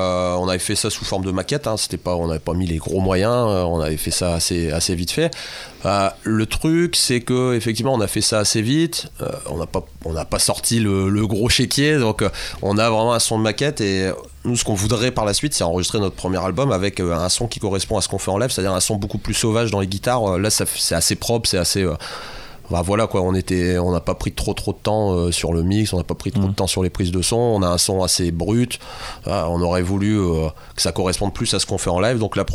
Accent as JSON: {"language": "French", "town": "Mazingarbe", "region": "Hauts-de-France", "country": "France", "said": "Et de Mazingarbe, entre Lens et Béthune."}